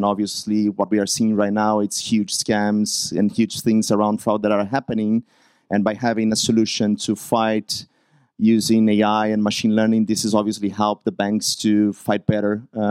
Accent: Brazil; I'm from Brazil

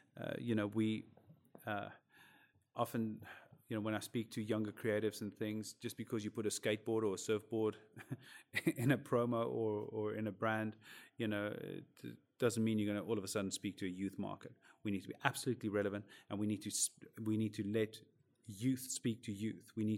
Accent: Cape Town, Western Cape, South Africa; Originally from Cape Town, South Africa

